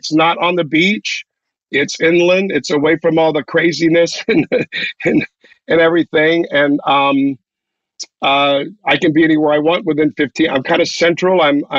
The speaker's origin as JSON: {"language": "English", "town": "Miami", "region": "Florida", "country": "United States", "tie": "born or raised there", "said": "Well, you have to realize I grew up in Miami, so Miami's very transient in a way."}